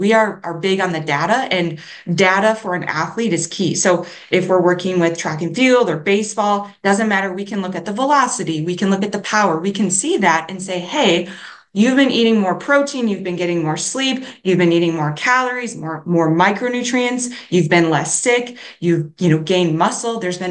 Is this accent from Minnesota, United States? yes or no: yes; Minnesota, United States; though I'm from Minnesota. The only Stanley cup is the one that you compete for on the ice.